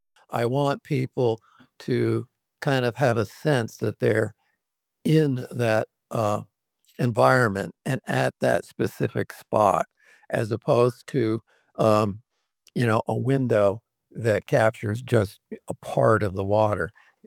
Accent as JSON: {"language": "English", "town": "Saranac Lake", "region": "New York", "country": "United States", "tie": "born or raised there", "said": "I grew up in Saranac Lake across the street from a lake."}